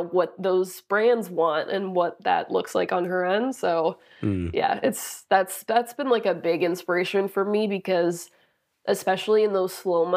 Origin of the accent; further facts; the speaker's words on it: Canada; especially being Canadian, it's always a thought of, like, the US